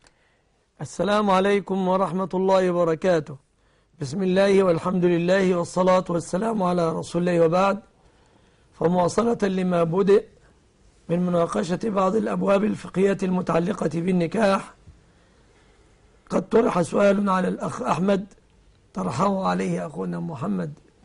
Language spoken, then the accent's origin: Arabic; Egypt; عندنا في مصر المرأة الثيب تزوج نفسها دون الرجوع إلى وليها